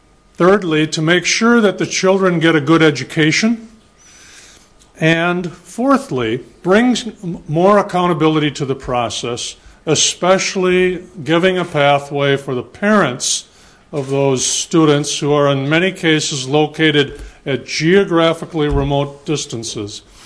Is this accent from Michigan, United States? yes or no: no; Racine, Wisconsin, United States; from Racine.